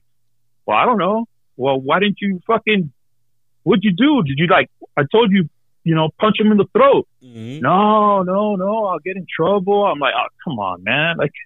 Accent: Los Angeles, California, United States; we grew up in East LA and, we were, you know, my mom moved us around so that we wouldn't get caught up in stuff

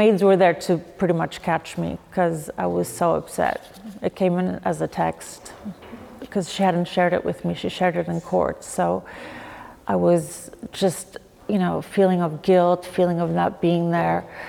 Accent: United States; Yes, I grew up in the States and, right. you know, coming into the royal family as an American was something, you know, completely new.

